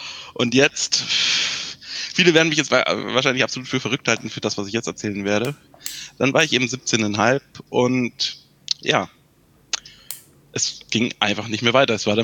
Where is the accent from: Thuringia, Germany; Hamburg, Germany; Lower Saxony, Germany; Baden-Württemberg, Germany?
Thuringia, Germany; ich komme aus Thüringen, also aus dem Osten.